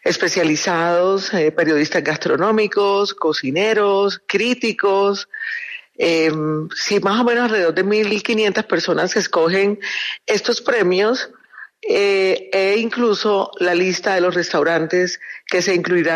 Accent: Caribbean Region, Colombia; Ya me salí de la zona del Caribe donde pertenezco para viajar a la zona del Pacífico

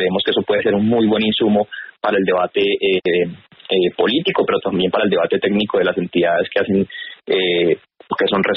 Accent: Colombia; no solamente para la comunidad internacional, sino especialmente para nosotros como colombianos.

